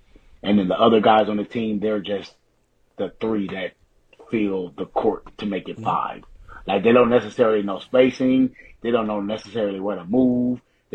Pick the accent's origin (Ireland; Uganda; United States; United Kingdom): United States; Because I understand, right? We're American guys, so I understand both sides of it, right?